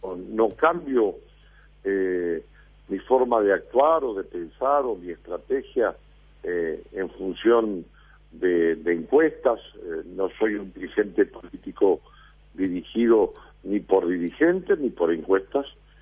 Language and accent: Spanish; Paysandú, Uruguay; porque es mi pueblo, porque es el lugar donde nací, donde tengo mi gente más amiga, mis cariños profundos. Siento orgullosamente mi condición de sanducero, de hombre del interior